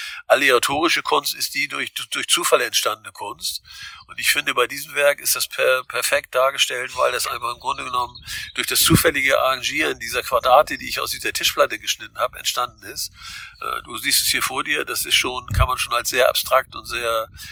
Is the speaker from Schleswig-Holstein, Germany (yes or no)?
yes; Heide, Schleswig-Holstein, Germany; also born or lived in Wettingstedt; Weil ich Dithmarscher bin. Ich bin in der Nähe von Heide geboren, in Wettingstedt, in Heide aufgewachsen